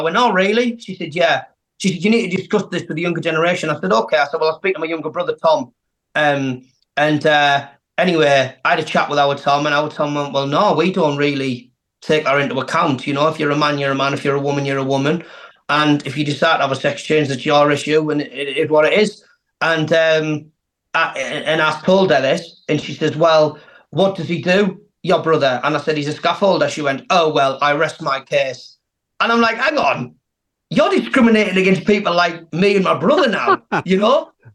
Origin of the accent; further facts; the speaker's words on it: Hartlepool, North East England, United Kingdom; accent: Hartlepool; I've lost my accent a little bit because I'm travelling and stuff, doing gigs. Otherwise, if I spoke like proper Hartlepool like that, like, no one would be able to really understand me.